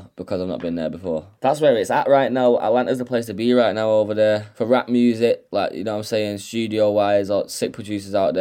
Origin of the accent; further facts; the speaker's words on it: Manchester, North West England, United Kingdom; accent: Manchester; basically, I need to take away my Manchester accent a little bit. I keep thinking I'm speaking to someone in the UK.